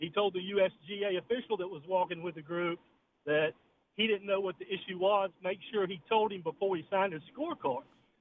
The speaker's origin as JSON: {"language": "English", "town": "Altavista", "region": "Virginia", "country": "United States", "said": "I'm originally from Alta Vista, so I got to call some high school games with your boy Juan Thornhill."}